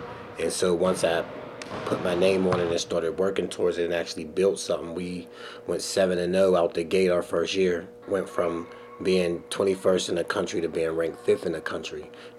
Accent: Homewood, Pennsylvania, United States; I'm the head coach slash owner of the Steel City Yellow Jackets. I am 42 years old. I am from Homewood.

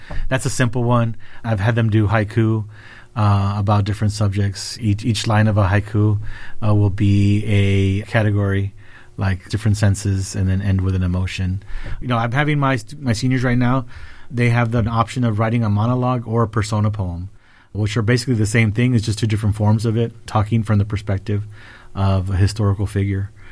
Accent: Texas, United States; You're stuck in the middle somewhere, and I'm from the Rio Grande Valley, which is the most middle you can think of.

